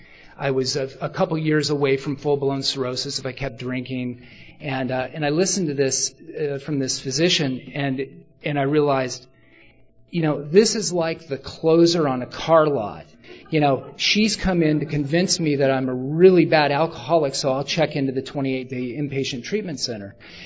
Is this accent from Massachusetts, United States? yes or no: no; Portland, Oregon, United States; also born or lived in Ashland; And so I was living in a little town in southern Oregon called Ashland, and I was from Portland